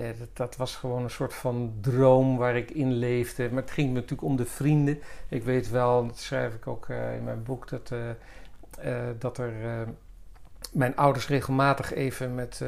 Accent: Haarlem, North Holland, Netherlands; Ja, ik ben geboren en getogen in Haarlem. Geboren bij een antroposofische huisarts op de Prinsenbolwerk. In zo'n statig groot huis.

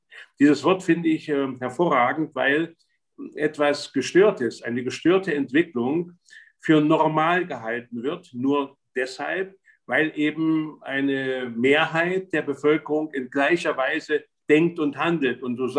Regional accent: East Germany, Germany; Ich stamme ja also praktisch aus dem Osten. Ich bin in der DDR aufgewachsen.

